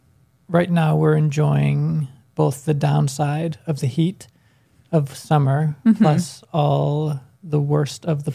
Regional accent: Chicago, Illinois, United States; now in Georgia, United States; I mean, growing up, I grew up in like outside of Chicago.

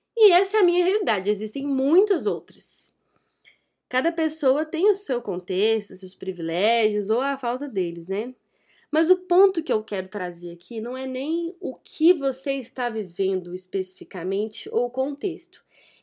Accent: Minas Gerais, Brazil; Eu sou mineira, então eu amo tomar café

